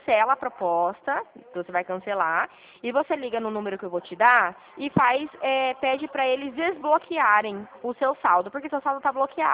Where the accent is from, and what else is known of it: Dracena, São Paulo, Brazil